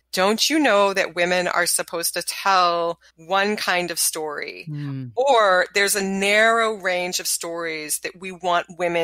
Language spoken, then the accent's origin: English; the South, United States; maybe because I grew up in the South, and the notion of telling stories, talking about what's actually happening, that was very frowned upon.